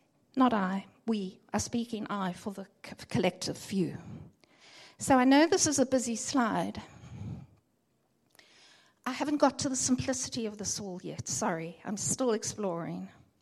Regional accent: Johannesburg, Gauteng, South Africa; now in Cape Town, South Africa; Now, I live in Cape Town, and I was brought up in Johannesburg, but I live in Cape Town.

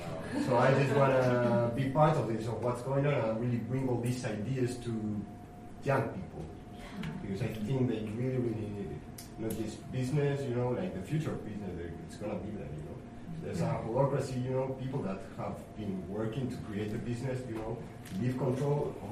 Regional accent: Spain; now in Tigre, Argentina; I'm from Spain also

